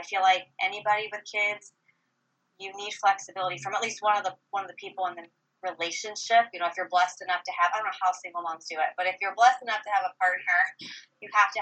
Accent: Columbus, Ohio, United States; I got my undergraduate degree in business from Ohio State. I'm a Buckeye. And I was born and raised in Columbus.

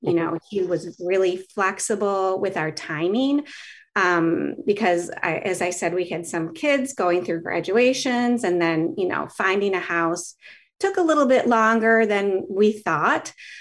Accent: Detroit, Michigan, United States; I'm from the Detroit area, actually, originally. So I've always driven through the area to see my family.

